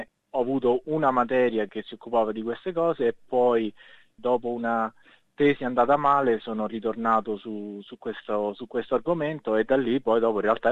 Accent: Colleferro, Lazio, Italy; now in Australia; Sono di Colleferro, che è un paesino sotto Roma. Ho 34 anni

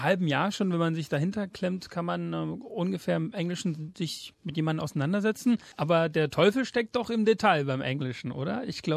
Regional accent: Germany; die machen sich teilweise lustig über mich als Deutscher

